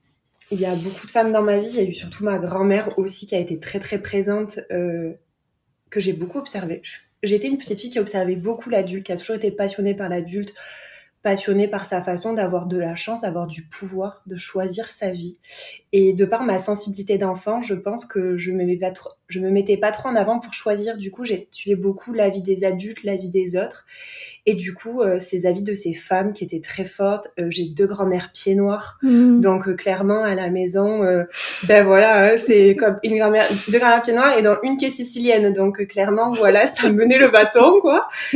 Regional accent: Avignon, Provence-Alpes-Côte d'Azur, France; moved away as an adult; now in southwest France; je vis au sud-ouest, mais je viens du sud-est. Je viens d'Avignon plus particulièrement, où j'ai grandi jusqu'à l'âge de presque 28 ans. Voilà, où j'ai toute ma famille

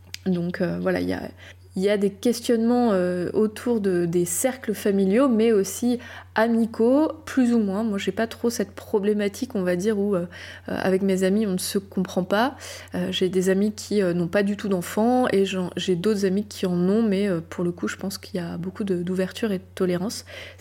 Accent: France; je suis française, j'enregistre cet épisode depuis la France.

